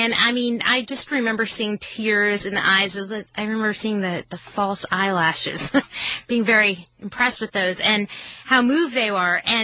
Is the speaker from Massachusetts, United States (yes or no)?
yes; Massachusetts, United States; I grew up on Cape Cod, I went to school in New York